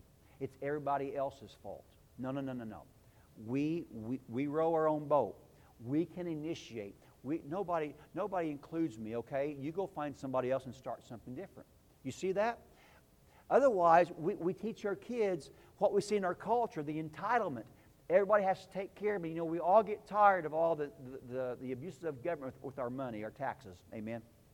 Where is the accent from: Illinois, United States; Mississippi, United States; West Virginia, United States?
Illinois, United States; Bone Gap; I'm from Bone Gap. It's economically depressed.